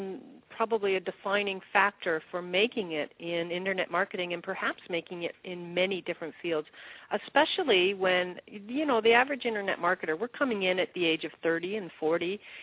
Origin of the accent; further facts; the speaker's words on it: Toronto, Ontario, Canada; moved away as an adult; now in United States; all I was moving from Toronto down to the U.S. Once I said I was going to be an internet marketer, I flew back home to Canada. We sold our house. We moved down to the U.S.